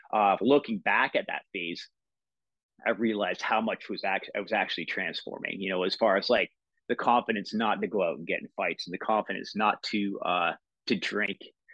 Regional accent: Toronto, Ontario, Canada; we're from the Toronto area

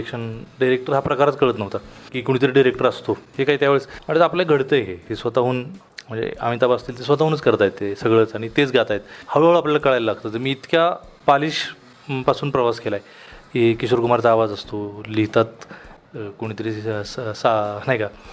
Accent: Karmala, Maharashtra, India; आमच्या तालुक्यात करमाळ्यात भंडारेची गल्ली म्हणून एक होती

